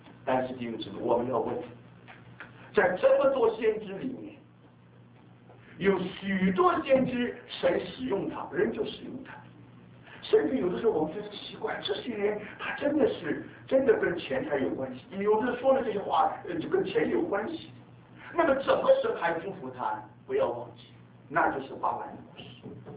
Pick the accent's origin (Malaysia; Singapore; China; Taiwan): China; 这个我们中国人说三访茅庐